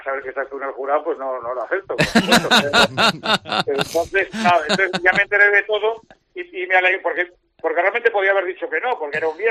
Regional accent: Madrid, Community of Madrid, Spain; also born or lived in Torrelavega; Yo nací en Torrelavega, lo que pasa es que es verdad que he vivido siempre en Madrid

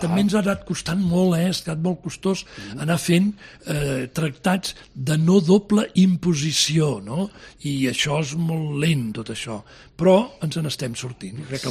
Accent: Barcelona, Catalonia, Spain; Jo soc barceloní d'origen i ens agrada

